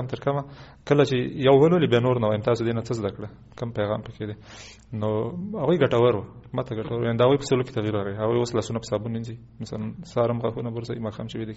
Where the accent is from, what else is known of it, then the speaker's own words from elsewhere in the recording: Kunar, Afghanistan; زه د کونړ یم